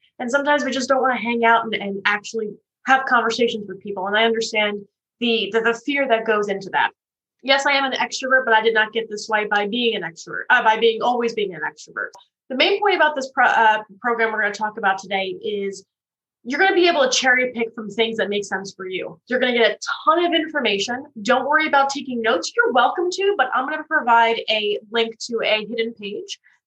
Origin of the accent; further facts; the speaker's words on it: New Jersey, United States; I'm originally from North Jersey, which just means I'm a real fast talker and I've got the best bagels.